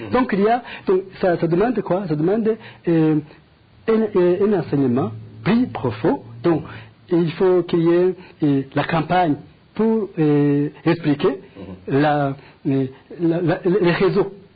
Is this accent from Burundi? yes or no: yes; Burundi; ici chez nous au Burundi